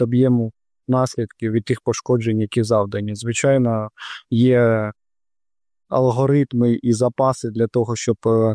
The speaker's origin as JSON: {"language": "Ukrainian", "town": "Kherson", "region": "Kherson Oblast", "country": "Ukraine", "tie": "born or raised there", "said": "Місто Херсон – це моє рідне місто, в якому я народився і виріс."}